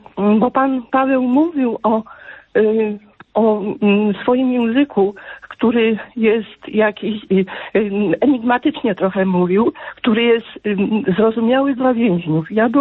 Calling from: southern Poland, Poland; dzwonię z Polski Południowej.

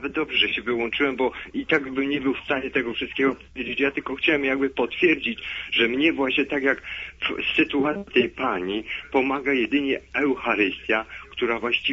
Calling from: Silesian Voivodeship, Poland; ja ze Śląska

